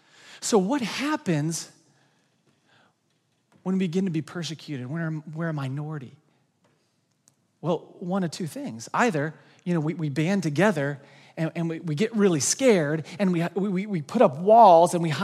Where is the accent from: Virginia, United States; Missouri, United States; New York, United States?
Missouri, United States; Branson; I'm from Branson, Missouri, the great metropolis of Branson, Missouri. It's awesome. You go there when you're like 65 and hang out. It's just an old people mecca. And so I grew up in Branson.